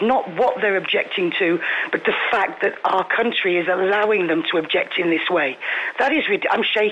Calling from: Santa Ponsa, Balearic Islands, Spain; I'm calling from Santa Ponza.

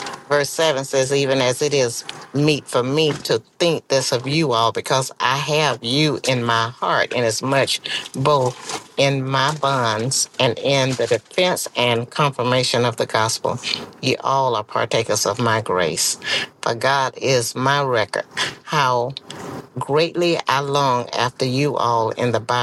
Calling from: Dallas, Texas, United States; I'm hailing in from Dallas, Texas.

